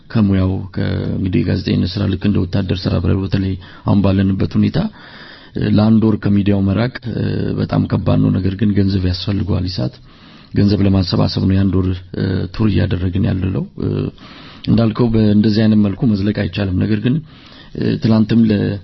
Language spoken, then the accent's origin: Amharic; Hawassa, Sidama, Ethiopia; እንግዲህ ቶልጅም ያደኩት አዋሳ ከተማ ነው።